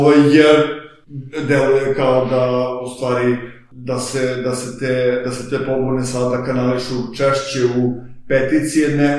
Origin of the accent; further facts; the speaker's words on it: Belgrade, Serbia; ja sam iz Beograda, pa nikad nisam imao te probleme